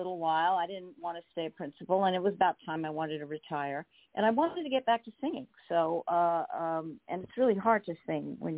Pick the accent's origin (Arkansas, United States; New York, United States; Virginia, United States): New York, United States; Queens; But for most of my life, I grew up in Queens, and I've then always pretty much lived in New York City unless I was on the road.